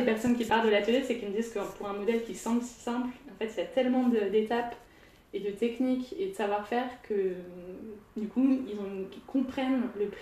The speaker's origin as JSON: {"language": "French", "country": "France", "moved": "yes", "lives_now": "Netherlands", "said": "En tant que Français, on est très timide par rapport à ça."}